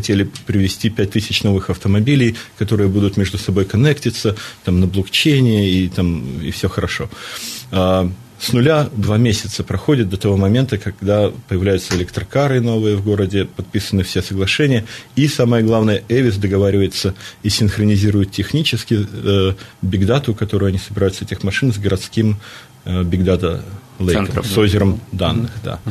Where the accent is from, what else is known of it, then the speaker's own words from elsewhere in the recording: Belarus; с гордостью говорю, что я из Беларуси.